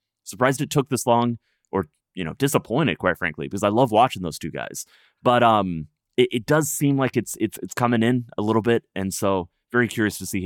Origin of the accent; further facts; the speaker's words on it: Dallas, Texas, United States; And I'm from Dallas saying that.